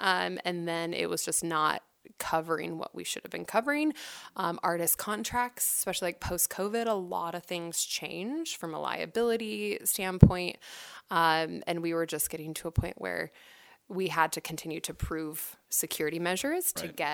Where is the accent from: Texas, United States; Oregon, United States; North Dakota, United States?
Oregon, United States; So for example, I'm originally from Oregon